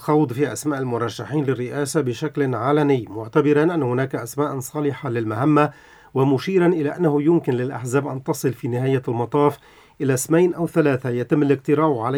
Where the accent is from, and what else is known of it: Lebanon